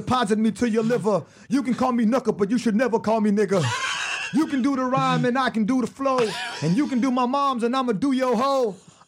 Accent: United States; born there; I'm born here, I'm fucking American, I'm talking about me too

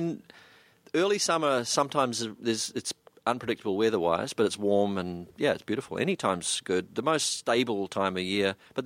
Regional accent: New Zealand; it was being a New Zealander and standing in the middle of a group of people and really not saying hardly anything

